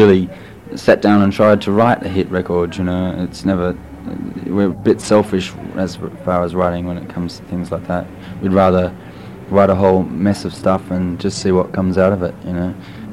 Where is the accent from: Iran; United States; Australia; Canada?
Australia; We'll always remember that we're Australian, and that's where we're from.